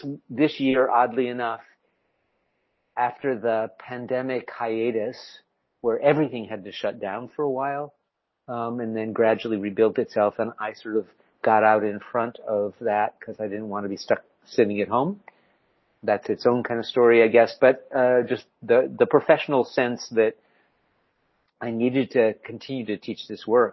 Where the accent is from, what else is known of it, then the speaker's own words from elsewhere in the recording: Midwest, United States; Quick background. I grew up in the Midwest.